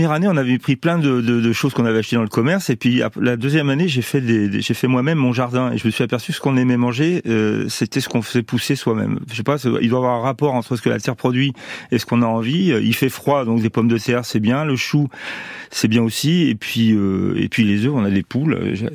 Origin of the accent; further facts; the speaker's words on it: Grenoble, Auvergne-Rhône-Alpes, France; je suis montagnard, mais je suis de Grenoble